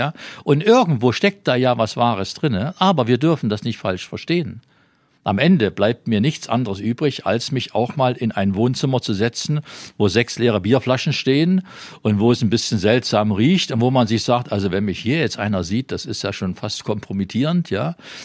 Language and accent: German; Lychen, Brandenburg, Germany; Im Falle von Bergneustadt oder Lüchen, wo ich herkomme, Brandenburg